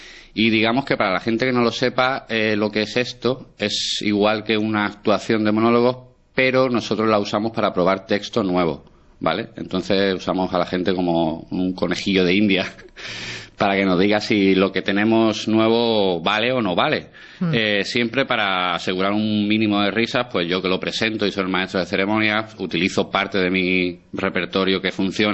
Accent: Andalusia, Spain; now in Alcoy, Spain; Soy un poco un andaluz muy raro

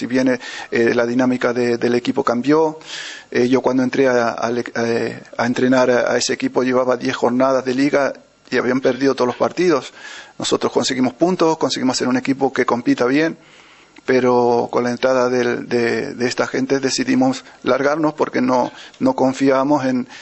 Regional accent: Argentina; moved away as an adult; now in Elda, Spain; Yo soy argentino, como supongo que eso sí que lo sabréis.

